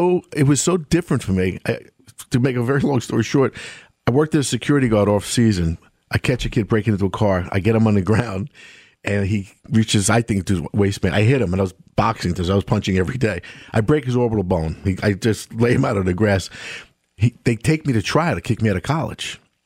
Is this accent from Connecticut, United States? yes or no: no; Brooklyn, New York, United States; I wish I could I could play a movie of my childhood because that's what it was like growing up in Brooklyn.